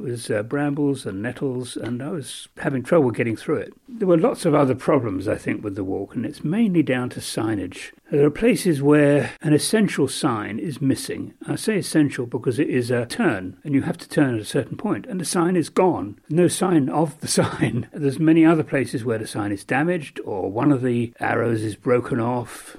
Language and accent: English; East of England, United Kingdom; I come from Suffolk in England